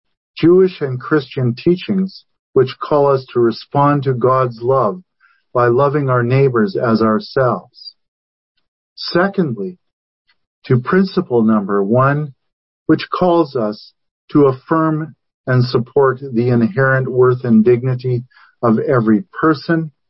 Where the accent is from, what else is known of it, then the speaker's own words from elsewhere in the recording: Canada; So you ask, what does this have to do with us today, as Canadian Unitarian Universalists, in this city, in this fellowship?